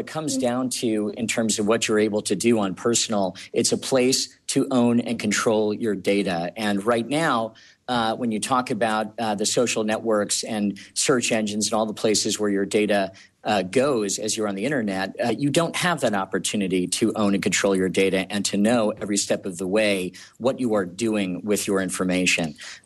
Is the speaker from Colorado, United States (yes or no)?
no; Chicago, Illinois, United States; And Evan, I'm actually from the Chicago area myself